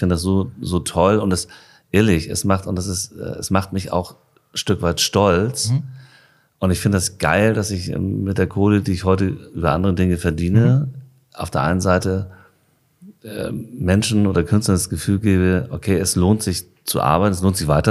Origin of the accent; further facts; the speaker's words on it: Hamburg, Germany; born there; Horn. Ich bin gebürtig, born in Horn.